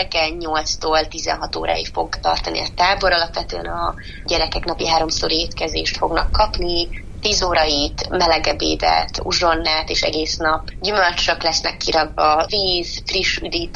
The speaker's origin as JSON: {"language": "Hungarian", "town": "Felsőtárkány", "region": "Heves", "country": "Hungary", "moved": "yes", "lives_now": "Budapest, Hungary", "said": "felsőtárkányi közösség, hogy valamilyen szinten én is jelen legyek a falu életében több szempontból is. Ugye én Budapestre költöztem már nagyon-nagyon régen"}